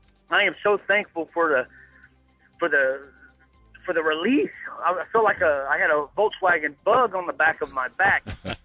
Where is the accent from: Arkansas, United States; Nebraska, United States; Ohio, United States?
Ohio, United States; I'm originally from Ohio, but it's very blessed out here.